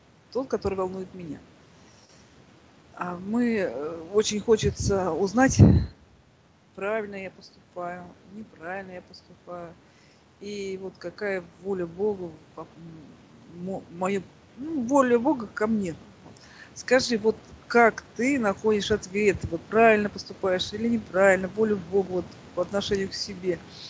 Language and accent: Russian; Moscow, Russia; алкоголик из Москвы.